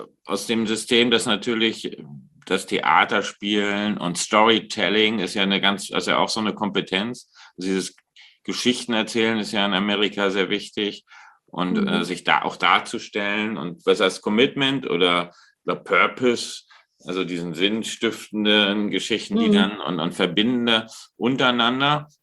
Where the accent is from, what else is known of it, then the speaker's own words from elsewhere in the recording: Germany; Also wir sind da als Deutsche vielleicht auch ein bisschen